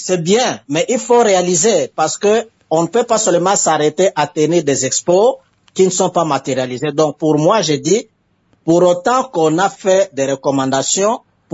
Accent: DR Congo; chez nous, en République démocratique du Congo

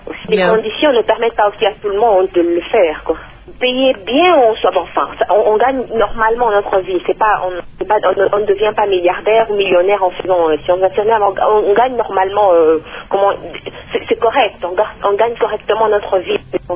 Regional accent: Kinshasa, DR Congo; Je viens de Kinshasa

